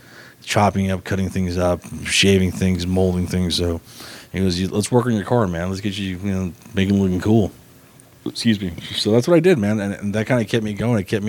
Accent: Los Angeles, California, United States; I grew up in North Hills right there on Roscoe Sepulveda.

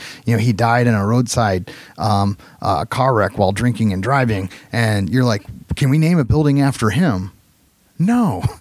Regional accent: Fremont, Ohio, United States; My hometown.

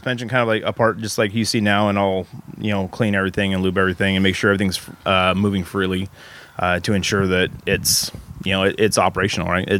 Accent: Ridgefield, Washington, United States; Well, I'm from Ridgefield, Vancouver, which is just north of Portland.

